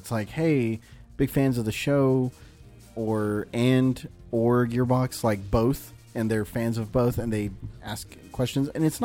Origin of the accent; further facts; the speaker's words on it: United States; Well, because we grew up in America.